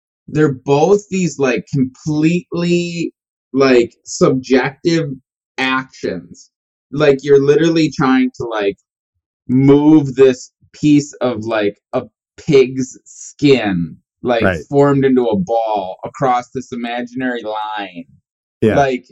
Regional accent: Wisconsin, United States; now in Charleston, United States; Well, I am in Charleston, South Carolina. I'm originally from Wisconsin, a small town in Wisconsin. And we've been here about 3 years.

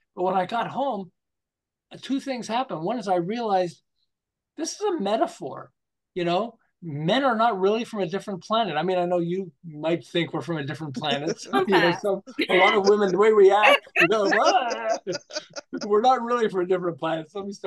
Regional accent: Montreal, Quebec, Canada; But I'm originally from Montreal.

